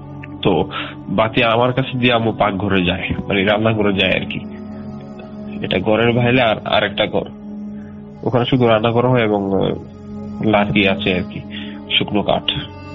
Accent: Comilla, Chittagong Division, Bangladesh; আমার বাড়ি হচ্ছে কুমিল্লা 14 গ্রাম। আমি student, Comilla university CC department, first year.

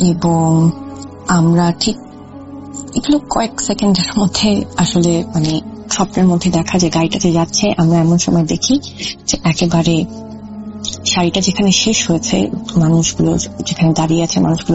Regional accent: Dhaka, Dhaka Division, Bangladesh; আমি বড় হয়েছি ঢাকার আগারগা এলাকায়।

